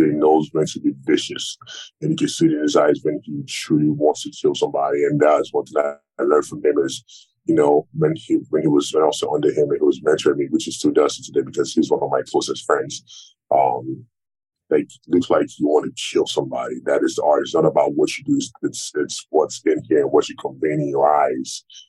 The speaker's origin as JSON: {"language": "English", "region": "Lagos", "country": "Nigeria", "said": "although I'm from Lagos, I'm not a fan of Lagos."}